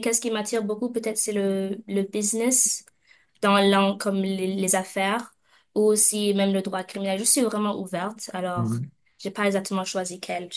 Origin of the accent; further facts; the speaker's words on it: Saskatchewan, Canada; born or raised there; also born or lived in Bamako, Mali